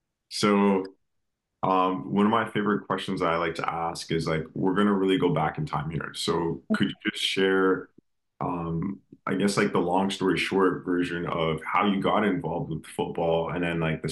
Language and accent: English; Brampton, Ontario, Canada; we're from Canada, from Brampton, Ontario, and we used to go to middle school with each other, high school.